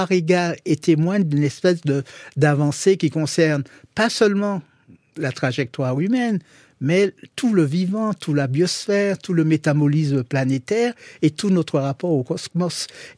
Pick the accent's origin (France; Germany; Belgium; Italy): France; Martinique; Moi, je suis martiniquais